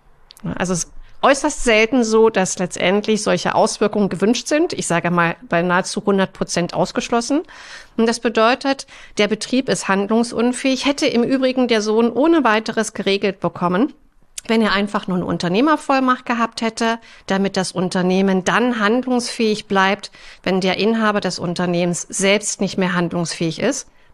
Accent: Berlin, Germany; Ich komme aus Berlin

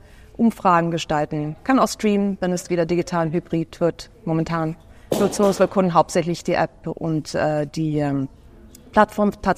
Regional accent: Sweden; Ich bin Schwedin und wir haben auch ein Haus in Schweden.

